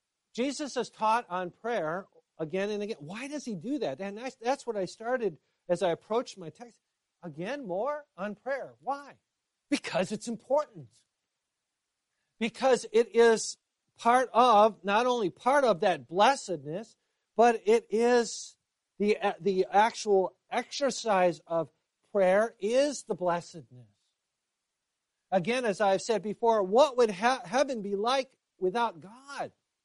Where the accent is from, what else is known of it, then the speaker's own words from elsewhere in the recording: United States; So we as an American expect happiness, demand it.